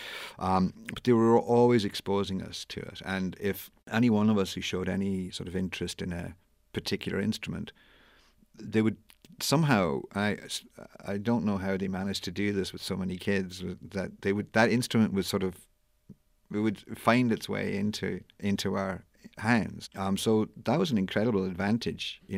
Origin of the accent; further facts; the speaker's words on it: Pennsylvania, United States; born there; also born or lived in Ireland; No, I was born just outside of Philadelphia, and then the family moved back.